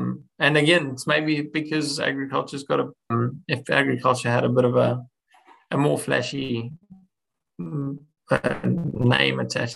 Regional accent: South Africa; moved away as an adult; now in Australia; I came to Australia from South Africa based on skills. And, you know, when I left South Africa, my brother left with me as well to come to Australia.

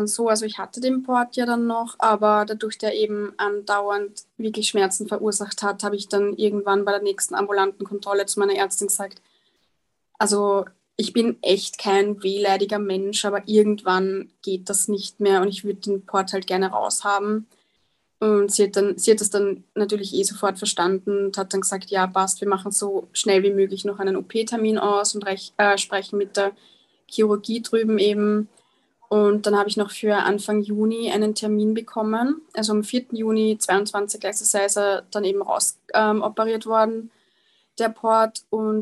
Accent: Austria; Das ist bei uns in Österreich, in Tirol, sitzen dort quasi die Experten

